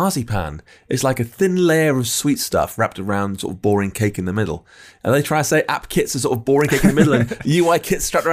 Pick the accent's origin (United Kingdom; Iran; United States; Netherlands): United Kingdom; England; an actual conference here in my hometown in England.